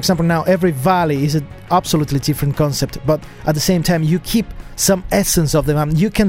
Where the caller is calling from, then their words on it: Chile; I'm calling from Chile.